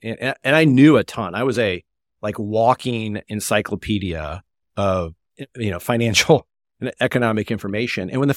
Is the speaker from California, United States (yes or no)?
no; St. Louis, Missouri, United States; So I grew up in St. Louis, Missouri, which is where I live now.